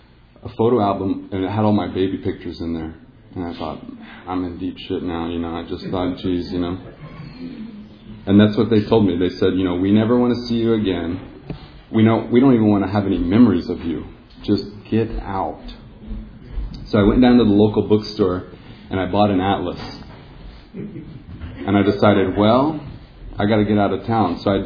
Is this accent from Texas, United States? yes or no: yes; Texas, United States; now in California, United States; And for me, growing up in Texas, I grew up around a lot of racism and prejudice, just a lot of fear-based people in my life.